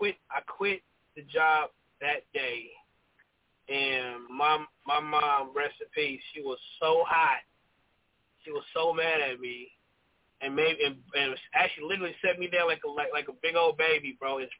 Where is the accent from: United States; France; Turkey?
United States; Sacramento, California; Me and Aries came from. We're close to the same area. I grew up in South Sacramento.